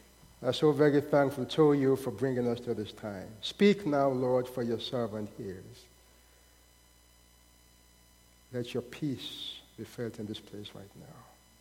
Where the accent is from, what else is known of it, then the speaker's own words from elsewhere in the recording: Sierra Leone; now in United States; Well, I'm from Sierra Leone, West Africa.